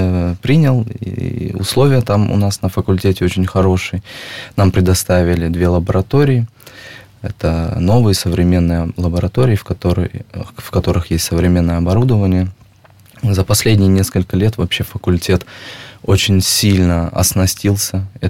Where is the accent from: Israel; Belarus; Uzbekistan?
Uzbekistan; now in Krasnodar, Russia; И я человек вообще южный достаточно. Краснодар – это не мой родной город. Я приехал из Узбекистана в Краснодар.